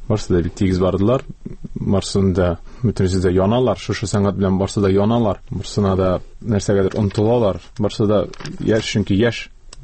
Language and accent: Tatar; Kazan, Tatarstan, Russia; Казанга Казан белән араны үзәргә җыенмын гомумән, чөнки ул минем туган җирем.